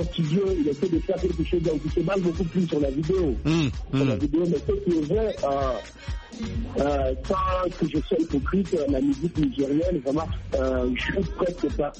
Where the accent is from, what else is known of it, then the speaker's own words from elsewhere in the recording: Lubumbashi, Haut-Katanga, DR Congo; à Likasi, c'est là où il y a ma famille, mais moi-même, je vis pas à Likasi, je vis maintenant à Lubumbashi, c'est là où il y a Il y a ma maman, il y a mes soeurs.